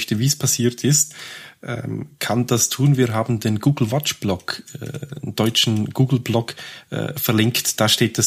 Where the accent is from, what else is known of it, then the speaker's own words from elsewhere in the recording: Switzerland; Das ist aber bei uns in der Schweiz auch so.